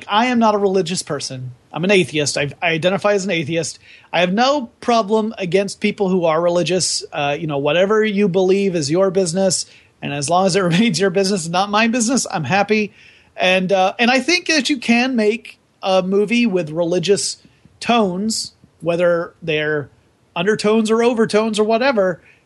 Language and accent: English; Southeast, United States; It's the growing up in Southeast United States in the heart of Southern Baptist territory, I saw this kind of bullshit all the time.